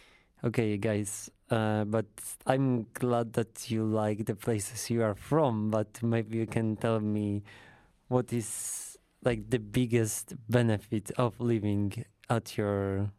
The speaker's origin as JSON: {"language": "English", "town": "Gdańsk", "region": "Pomeranian Voivodeship", "country": "Poland", "tie": "born or raised there", "said": "I'm from Gdańsk in Poland"}